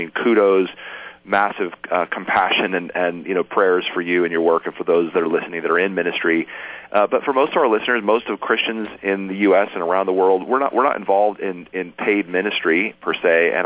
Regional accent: Arizona, United States; even in my home state of Arizona, you know, kind of being a minority religion.

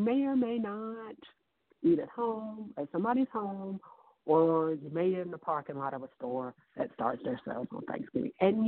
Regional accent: the South, United States; I grew up in the South. It's sweet potato pie.

